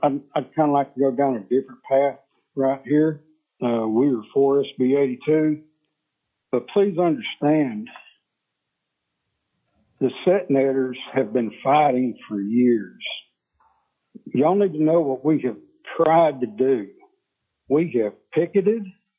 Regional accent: Kenai, Alaska, United States; I'm from Kenai. So is my wife.

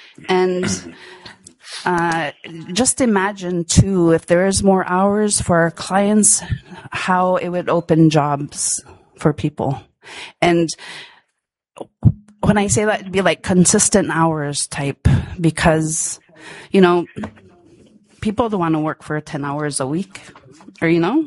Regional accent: Unalakleet, Alaska, United States; I'm from the Native Village of Unalakleet.

